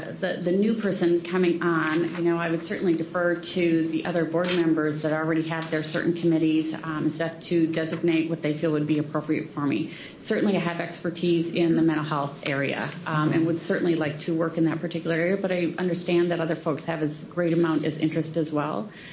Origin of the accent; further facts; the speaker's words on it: Rochester, Minnesota, United States; moved away; You know, I came here originally from Rochester, Minnesota. This is my home. I've been here for, I don't know, about 35 years or more.